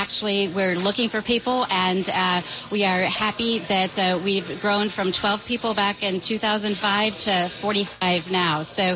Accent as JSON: {"language": "English", "region": "Michigan", "country": "United States", "tie": "born or raised there", "said": "I grew up in Michigan, and it's very, very different than doing business in Michigan."}